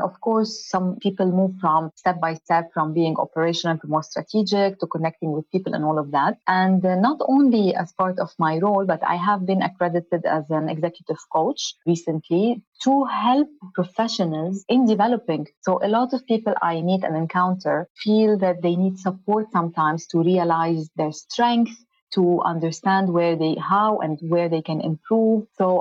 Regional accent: Beirut Governorate, Lebanon; moved away as an adult; now in United Arab Emirates; I am originally Lebanese, born and raised in Lebanon.

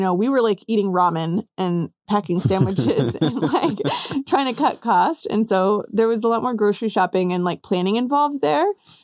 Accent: Wilmington, Delaware, United States; born there; also born or lived in Mexico; And I was born in Wilmington, Delaware, in the United States. But my mom is from Chihuahua, and I went to elementary school for a year in Mexico.

